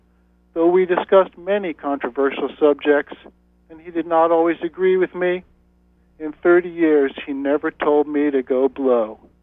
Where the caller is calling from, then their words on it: Tremont, Massachusetts, United States; Good afternoon. … in Tremont.